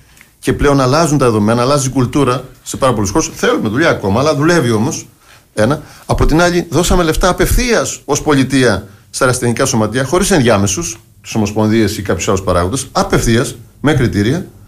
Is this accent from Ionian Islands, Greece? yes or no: no; Heraklion, Crete, Greece; είμαι πολύ περήφανος για τον τόπο μου, για το Ηράκλειο